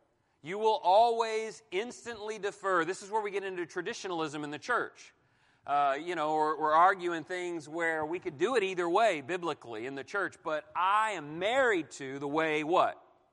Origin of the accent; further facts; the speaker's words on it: Houston, Texas, United States; So, for instance, I was raised in Houston, Texas. I went to the Astrodome for the first time in 1986.